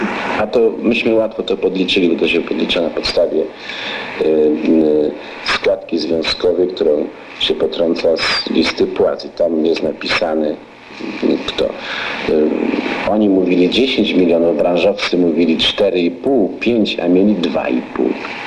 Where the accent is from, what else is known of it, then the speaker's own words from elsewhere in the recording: Greater Poland Voivodeship, Poland; pochodzę z Poznańskiego